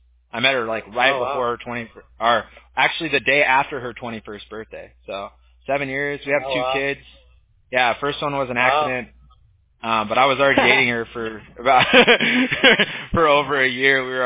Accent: California, United States; I have a bunch of friends that are Mexican growing up in Orange County

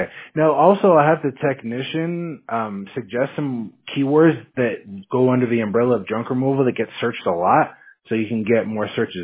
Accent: Washington, United States; I'm from Washington State, so I'm used to the cold, man.

